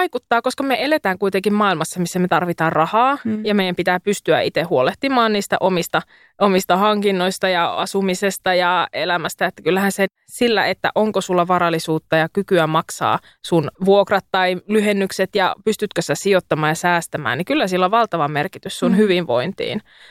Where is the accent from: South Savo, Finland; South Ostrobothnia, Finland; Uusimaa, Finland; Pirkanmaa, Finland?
South Ostrobothnia, Finland; mun identiteetti on syvästi pohjalainen. Mä oon Etelä-Pohjanmaalta kotoisin